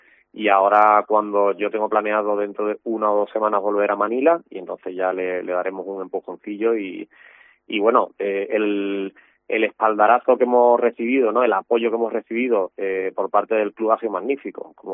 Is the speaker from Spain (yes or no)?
yes; Chiclana, Andalusia, Spain; Sí, yo soy de Chiclana.